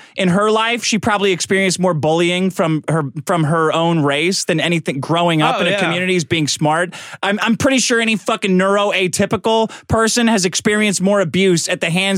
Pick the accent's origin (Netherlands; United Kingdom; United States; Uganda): United Kingdom; born there; I'm British, British-born Chinese.